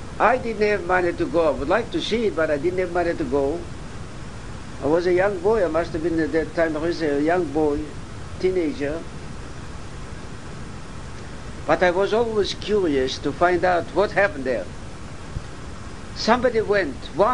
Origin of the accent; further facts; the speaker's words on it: Baranovichi, Brest Region, Belarus; I was a young boy, I learned there for 5 years, I grew up in Baranovich actually.